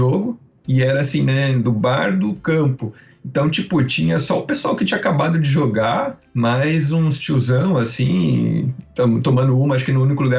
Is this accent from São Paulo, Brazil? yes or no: yes; Piracicaba, São Paulo, Brazil; Eu morava no interior de São Paulo. É, eu sou de Piracicaba, né? Que fica, tipo, umas 4, 5 horas do litoral.